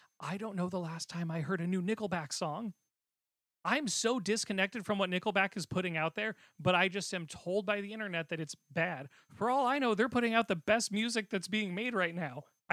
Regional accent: Washington, United States; I grew up in Washington. I know how to pump my gas.

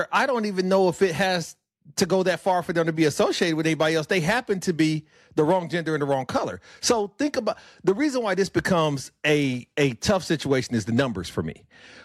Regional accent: Illinois, United States; I'm from Illinois, and I'm calling this corrupt.

